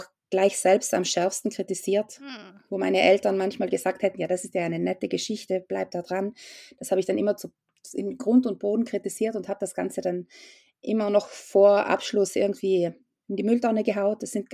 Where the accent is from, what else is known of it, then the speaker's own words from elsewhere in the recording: Italy; aber als Italienerin durfte ich nicht einreisen